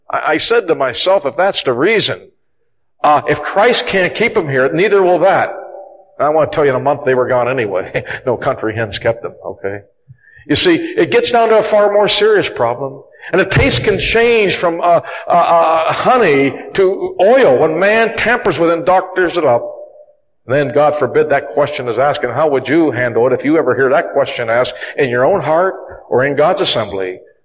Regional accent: Pittsburgh, Pennsylvania, United States; born there; You understand, I was born in Pittsburgh, all right?

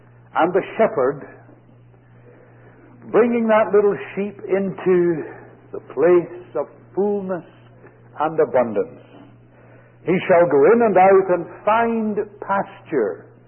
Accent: Scotland, United Kingdom; Now, I'm a Scot.

